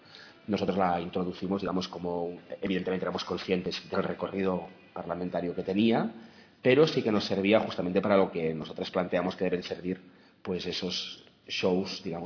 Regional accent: Catalonia, Spain; con lo buenos que somos los catalanes

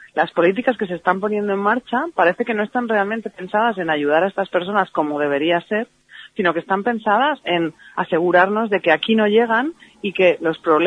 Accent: Valencian Community, Spain; para todos los que somos valencianos nos gusta que esta plaza tenga estas actividades

